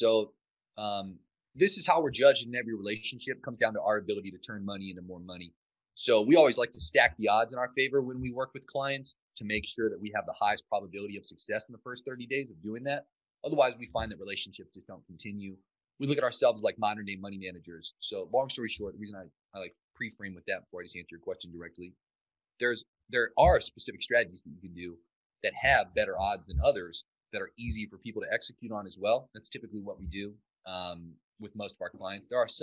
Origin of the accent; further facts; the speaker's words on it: Cuyahoga Falls, Ohio, United States; also born or lived in Canton; Yeah, so I was actually born in Canton, But I was raised in this Akron area, which was a little city named Cuyahoga Falls specifically.